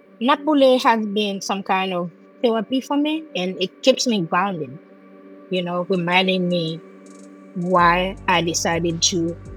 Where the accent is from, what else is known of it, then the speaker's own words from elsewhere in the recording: Jacmel, Sud-Est, Haiti; And the road leading to Jacmel, my hometown, was closed through Martissant